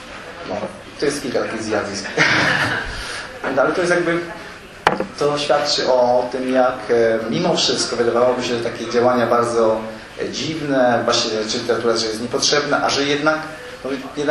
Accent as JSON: {"language": "Polish", "region": "Świętokrzyskie Voivodeship", "country": "Poland", "tie": "born or raised there", "said": "niektórzy włodarze tych moich rodzinnych stron chcieliby, żebym pisał bardzo piękne portrety tworzył Gór Świętokrzyskich"}